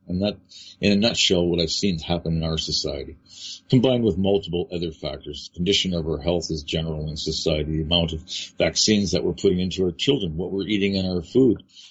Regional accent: Toronto, Ontario, Canada; When I grew up as a child in Canada, my parents knew everybody. For two blocks around me in downtown Toronto, and I grew up on Dury Street in downtown Toronto, probably one of the roughest areas in Toronto now.

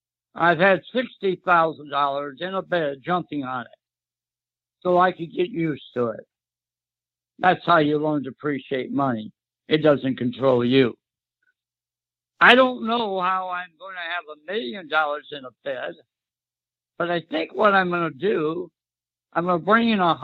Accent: Midwest, United States; because I am from the Midwest. I worked growing up pumping SHIT from the ground

